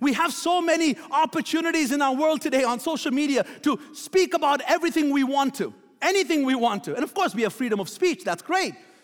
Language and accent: English; Bahrain; now in Canada; So I was always an Indian citizen, even though I was born and raised in Bahrain.